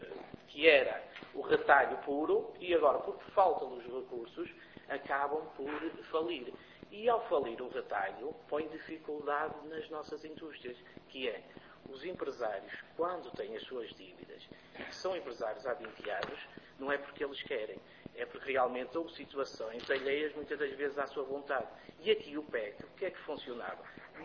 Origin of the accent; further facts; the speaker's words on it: Vizela, Braga, Portugal; Eu sou também da zona de Guimarães, neste caso de Vizela